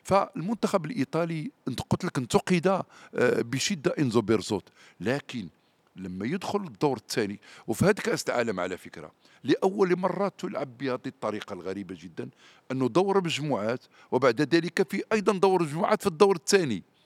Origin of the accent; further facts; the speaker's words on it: Morocco; يعني إحنا كمغاربة كإعلام مغربي كجمهور مغربي تلقينا أكبر صدمة